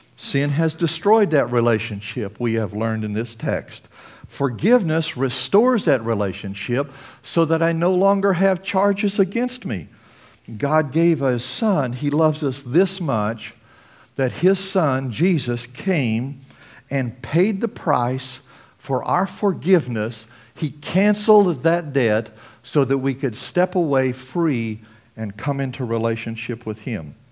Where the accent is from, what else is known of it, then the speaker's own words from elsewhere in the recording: Southwest, United States; Well, I grew up in the Southwest. I hunted all my life.